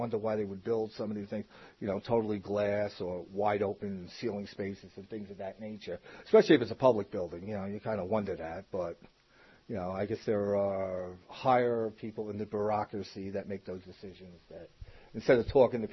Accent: Queens, New York, United States; moved away as an adult; now in Las Vegas, United States; No, I come from New York, from Queens, New York. Born and raised there 36 years. I came out here around 96, so I've been in Vegas for about 16 to 17 years.

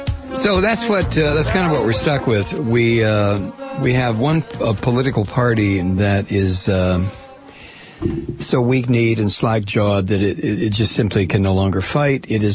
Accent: Toledo, Ohio, United States; I took Kathy to my hometown of Toledo, Ohio

